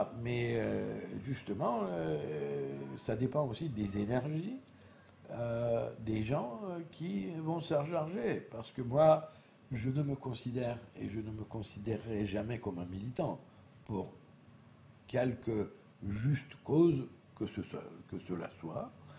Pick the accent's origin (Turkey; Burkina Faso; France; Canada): Turkey; Istanbul; j'étais entouré d'Arméniens jusqu'à ma maison, n'est-ce pas, en étant quelqu'un qui est né et grandi à Istanbul.